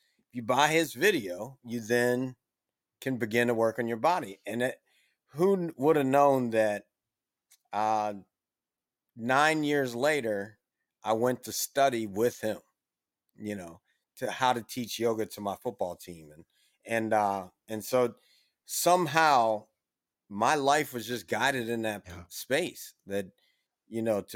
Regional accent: Washington, District of Columbia, United States; also born or lived in Baton Rouge, United States; Well, you know, I'm very fortunate that when we moved from Baton Rouge, Louisiana over to Washington, D.C., my parents wanted to put this high energy kid in sports.

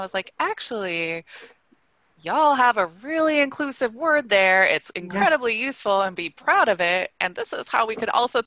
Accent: Midwest, United States; I mean, I'm from the Midwest and it took me a long time to stop saying you guys.

